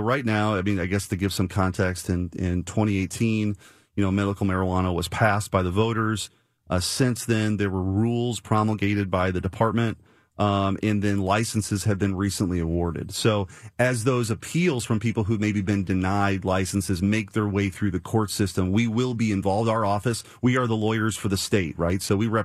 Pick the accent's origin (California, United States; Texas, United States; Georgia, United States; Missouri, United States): Missouri, United States; Look, I'm grew up in this region. You know, I grew up in North County. I love this area